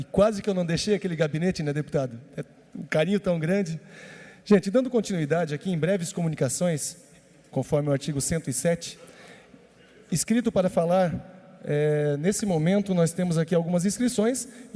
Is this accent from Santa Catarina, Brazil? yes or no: yes; Joinville, Santa Catarina, Brazil; o nascido e criado em Joinville, o primeiro.